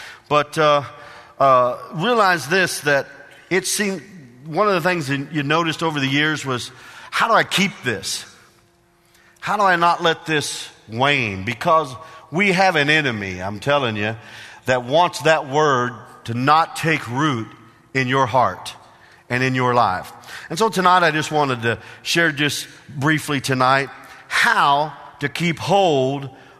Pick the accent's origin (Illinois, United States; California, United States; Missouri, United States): Illinois, United States; I remember growing up in Central Illinois, we came down here for camp meeting.